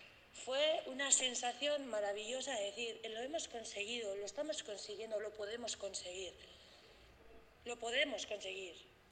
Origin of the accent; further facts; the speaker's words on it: Durango, Basque Country, Spain; tengo 28 años y soy de Durango.